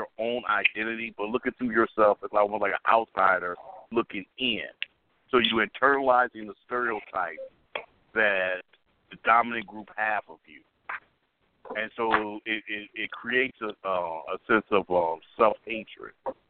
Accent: Chicago, Illinois, United States; But Chicago raised me. I grew up in the Chicago South Side culture.

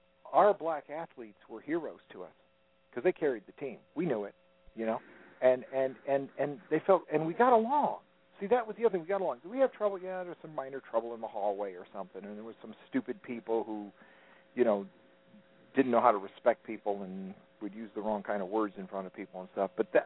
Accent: Connecticut, United States; And I was from Connecticut.

